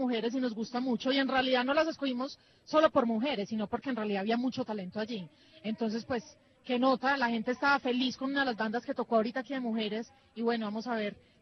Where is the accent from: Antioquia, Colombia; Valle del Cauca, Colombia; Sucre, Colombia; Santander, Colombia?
Antioquia, Colombia; Medellín; now in Berlin, Germany; yo soy de Medellín, ella es de Medellín, pero llevo unos años viviendo en Berlín